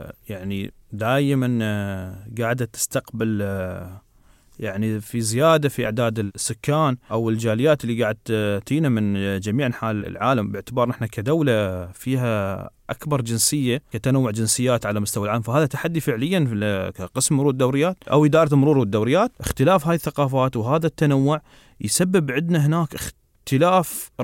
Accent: United Arab Emirates; عندنا في الإمارات

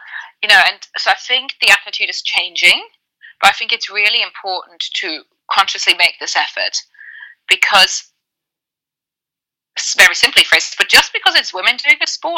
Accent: Germany; I grew up in Germany, where exactly this is the case.

